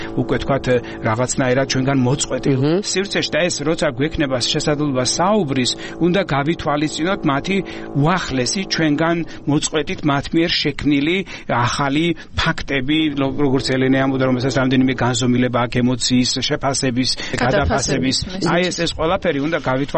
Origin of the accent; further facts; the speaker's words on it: Samegrelo-Zemo Svaneti, Georgia; მეც ასე ვთქვათ, მეზობელი კუთხიდან ვარ, სამეგრელოდან ვარ წარმოშობით